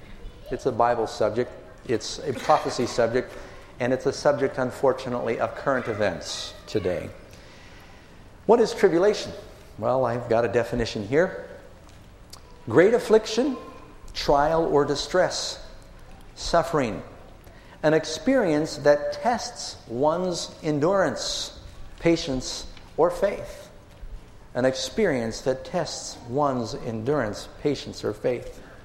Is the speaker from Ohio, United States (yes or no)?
no; New York City, New York, United States; also born or lived in California; I grew up in New York City. I was born in California, but I still have dual citizenship, if you don't mind.